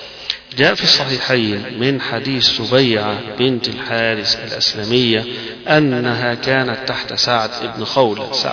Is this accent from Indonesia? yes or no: no; Egypt; يمكن عندنا في البيئة اللي احنا فيها كمصريين صعب